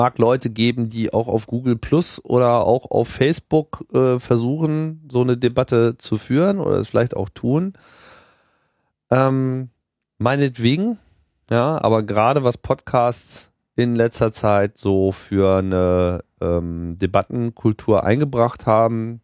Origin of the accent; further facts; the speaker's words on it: Germany; Also ich fühle mich als Deutscher, ich habe hier immer gelebt. Ich habe nie was anderes gemacht als Deutscher sein.